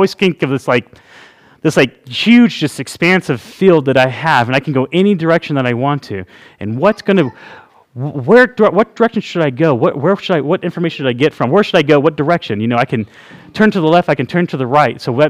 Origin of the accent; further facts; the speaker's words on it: Texas, United States; Now, I'm from Texas, and that means, hey, we reckon it's done.